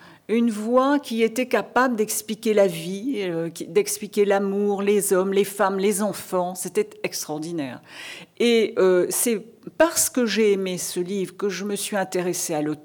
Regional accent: Perpignan, Occitanie, France; born there; Je suis moi aussi du sud, pas du même sud que vous. C'est un sud méditerranéen, le mien. Je suis née à Perpignan.

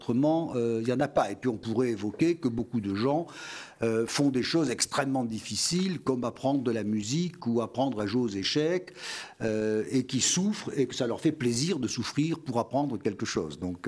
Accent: Bordeaux, Nouvelle-Aquitaine, France; je suis très très heureux d'accueillir ici, en tant que Bordelais

